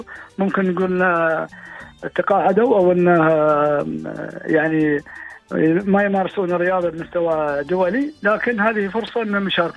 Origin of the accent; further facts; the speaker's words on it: United Arab Emirates; تظاهرة مجتمعية تقام عندنا في الإمارات